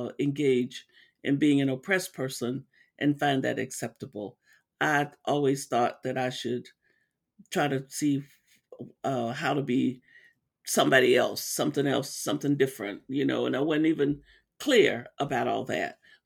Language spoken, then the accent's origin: English; Arkansas, United States; You know, when I was a kid, I grew up in Arkansas.